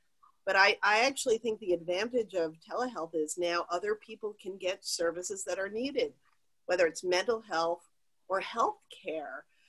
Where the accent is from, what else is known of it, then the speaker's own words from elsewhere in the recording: New York City, New York, United States; also born or lived in Boston; now in Birmingham, United States; Now, I'm a girl from New York City. I'm then transplanted to Massachusetts for a few decades, Boston. I'm now in Birmingham, Alabama, so it is city.